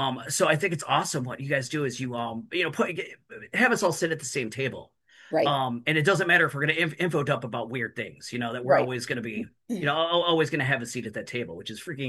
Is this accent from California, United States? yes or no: no; Cleveland, Ohio, United States; Plus, I'm from Cleveland and the Browns suck.